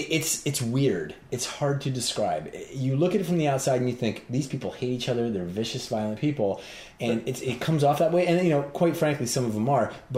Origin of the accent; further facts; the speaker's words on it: Philadelphia, Pennsylvania, United States; now in California, United States; It's like, I'm an East Coaster. I'm from Philadelphia.